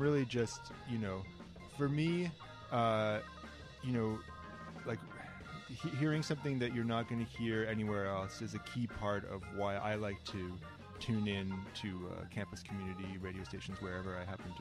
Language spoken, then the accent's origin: English; Ottawa, Ontario, Canada; now in Montreal, Canada; I grew up partly in Ottawa, and they have a great station there